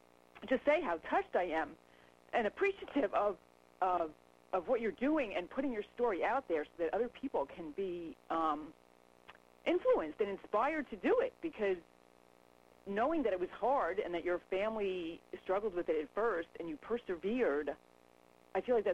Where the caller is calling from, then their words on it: Doylestown, Pennsylvania, United States; I'm calling from Doylestown, Pennsylvania